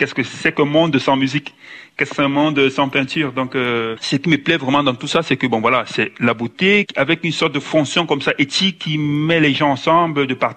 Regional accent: Cameroon; C'est vraiment toute mon enfance au Cameroun, ça aussi.

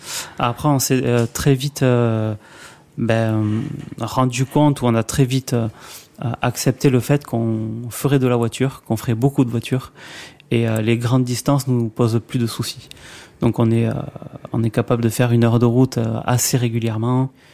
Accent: Pau, Nouvelle-Aquitaine, France; Moi, je suis de Pau, je suis plutôt citadin et je ne m'imaginais pas en fait vivre dans un milieu rural.

